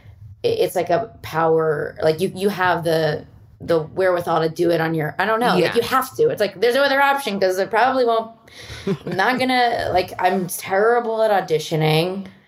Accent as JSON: {"language": "English", "town": "Philadelphia", "region": "Pennsylvania", "country": "United States", "said": "I'm from Philly. So I'm staying on the East Coast until after Thanksgiving."}